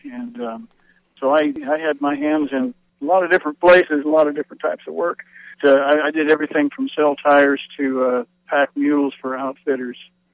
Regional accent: Montana, United States; also born or lived in California / North Carolina; And I was born in Montana when I was about 9. We moved back there from, we were all over the place. We were in California, Montana, North Carolina even at one point.

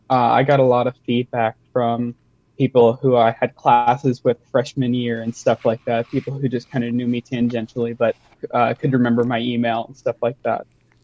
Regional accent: Cedar Rapids, Iowa, United States; I'm from Cedar Rapids personally.

